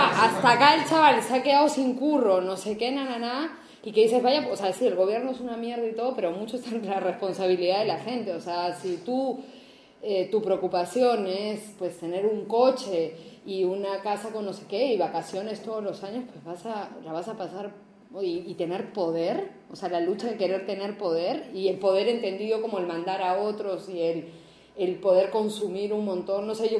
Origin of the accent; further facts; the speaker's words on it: Peru; now in Chile; Yo la única vía que puedo tener como peruana para estar acá de manera legal